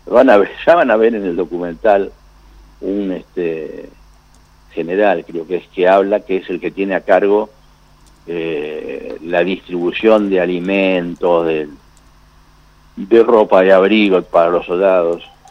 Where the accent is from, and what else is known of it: Argentina